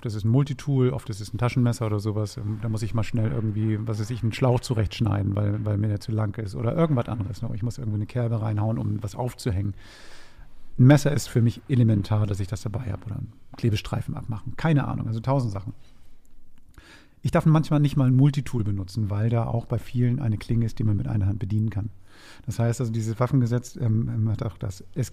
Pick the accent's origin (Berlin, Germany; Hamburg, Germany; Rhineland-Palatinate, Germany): Hamburg, Germany; Ich sag nur Osten. Ich sag nur Hamburger Osten.